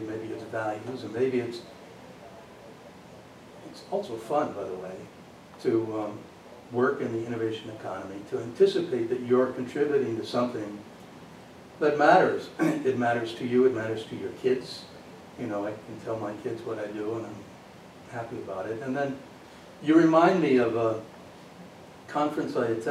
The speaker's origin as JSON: {"language": "English", "town": "Cooperstown", "region": "New York", "country": "United States", "tie": "born or raised there", "said": "I grew up near Cooperstown, New York, the Baseball Hall of Fame. So I'm a country boy in derivation, I guess."}